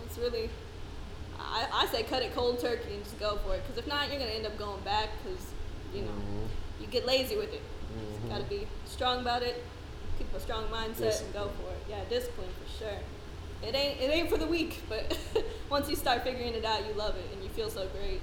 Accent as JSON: {"language": "English", "region": "Louisiana", "country": "United States", "said": "I'm Cajun, I love my soul food."}